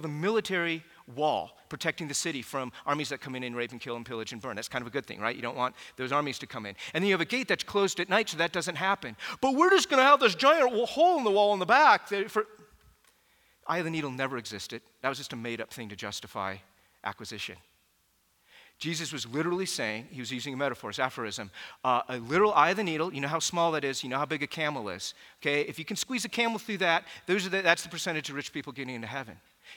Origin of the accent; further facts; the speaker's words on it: United States; And growing up in America, I heard this taught this way all the time.